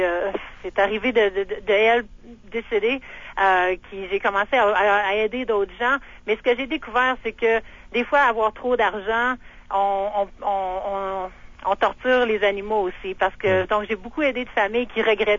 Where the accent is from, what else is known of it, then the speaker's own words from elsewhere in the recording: Quebec, Canada; Bon, je viens d'Abitibi